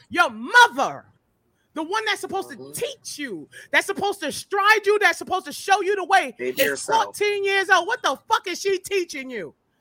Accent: Harlem, New York, United States; When you come from where I come from Harlem, I come from the slums, I come from fucking burnt down old deserted buildings

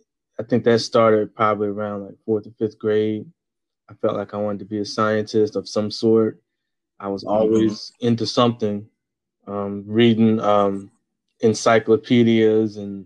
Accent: Chesterfield, Virginia, United States; also born or lived in Wilmington, North Carolina; So I'm from Chesterfield, Virginia, and Wilmington, North Carolina. So those are the two main places as far as, you know, the elementary, middle school, and high school education.

